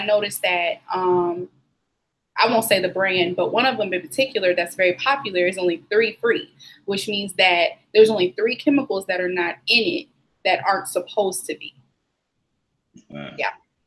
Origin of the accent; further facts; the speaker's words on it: Portland, United States; Like she lives in Portland, my hometown. So when I go home, I'm always at her house.